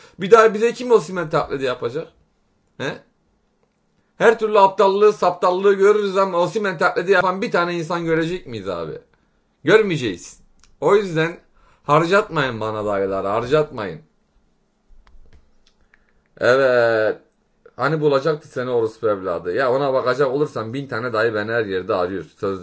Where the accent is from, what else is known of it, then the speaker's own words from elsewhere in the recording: Muğla, Turkey; Ben de Muğla'lıyım. 46 yaşındayım.